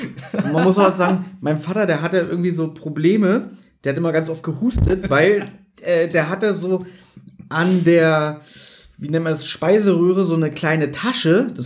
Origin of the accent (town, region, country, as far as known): Berlin, Germany; born or raised there